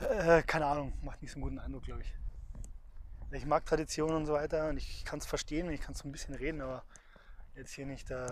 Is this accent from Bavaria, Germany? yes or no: yes; Munich, Bavaria, Germany; Ich als Münchner, ich bin ja auch kein richtiger Bayer, sondern Münchner. Und der Münchner, der redet Hochdeutsch. Und ich bin aber trotzdem froh, dass mir meine Eltern Hochdeutsch beigebracht haben.